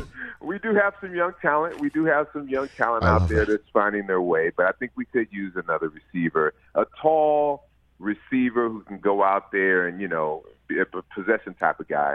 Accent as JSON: {"language": "English", "town": "Los Angeles", "region": "California", "country": "United States", "tie": "born or raised there", "said": "Yeah, born and raised in Los Angeles."}